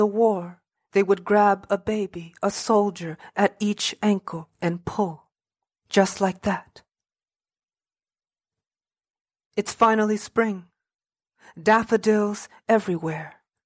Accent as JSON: {"language": "English", "country": "United States", "tie": "born or raised there", "said": "I think as a queer person growing up in America, I was trying to navigate what it means to be a queer body in the American space"}